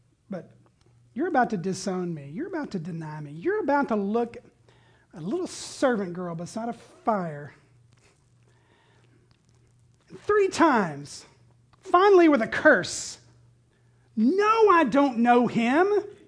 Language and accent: English; the South, United States; And Peter, if I may speak as a Southerner, God bless him.